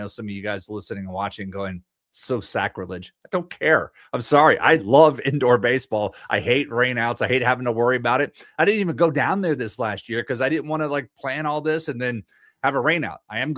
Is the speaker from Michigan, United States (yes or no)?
no; Houston, Texas, United States; I grew up in Houston as a kid, as an Astros fan.